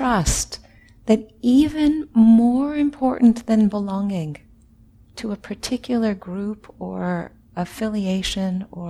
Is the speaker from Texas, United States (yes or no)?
no; California, United States; now in Minnesota, United States; So I didn't grow up in Minnesota. I came from California